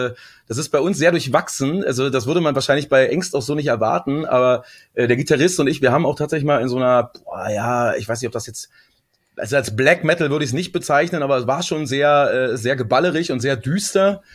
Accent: Berlin, Germany; ich komme aus Hellersdorf-Marzahn

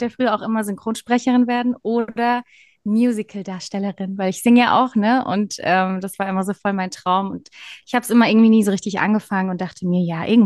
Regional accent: Mannheim, Baden-Württemberg, Germany; Ich komme aus Mannheim, lebe auch in Mannheim

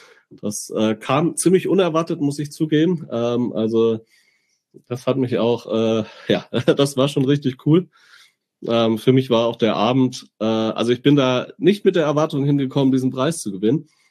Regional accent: Southern Germany, Germany; now in Greifswald, Germany; wir kommen beide aus Süddeutschland. Ich habe mich hier in Greifswald angesiedelt und bin Wahlgreifswalder sozusagen.

